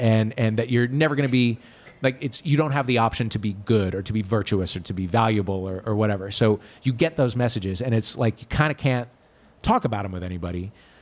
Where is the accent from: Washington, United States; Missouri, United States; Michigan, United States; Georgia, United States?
Missouri, United States; Des Peres; I grew up in De Pere, went to St. Jared's for a year, and then Oak Hill. And then in seventh grade, moved off to Priory.